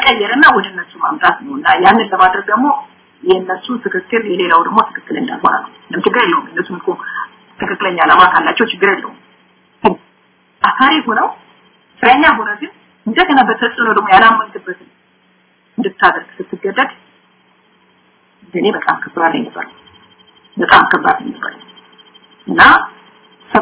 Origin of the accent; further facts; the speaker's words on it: Gondar, Amhara, Ethiopia; ወልጅ ያደኩት ጎንደር ከተማ